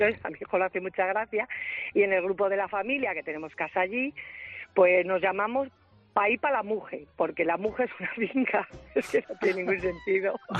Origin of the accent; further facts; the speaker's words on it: Ciudad Rodrigo, Castile and León, Spain; Nosotros somos de Ciudad Rodrigo.